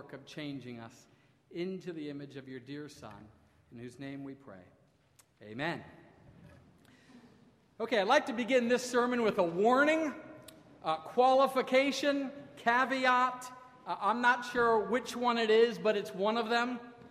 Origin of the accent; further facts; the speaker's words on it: Dayton, Ohio, United States; When I was a young boy growing up near Dayton, Ohio, we only had, at the time, three television stations to choose from